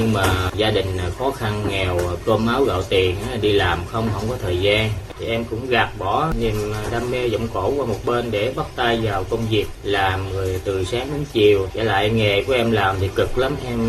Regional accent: Bac Lieu, Vietnam; Quê của em ở Bạc Liêu.

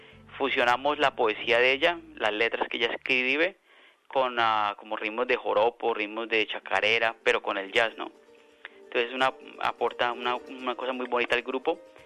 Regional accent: Colombia; me alegra que en mi país Colombia ahora estén enfocados en fusionar y en sacar esta música al mundo

